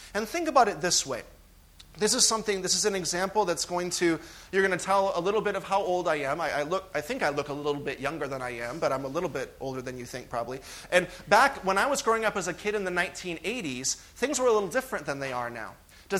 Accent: Texas, United States; And I remember in my house that I grew up in Texas in the U.S.

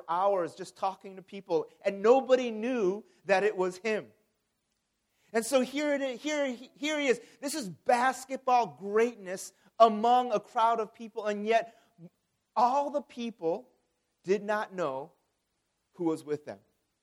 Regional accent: United States; I grew up in the 1990s, and I grew up in the United States

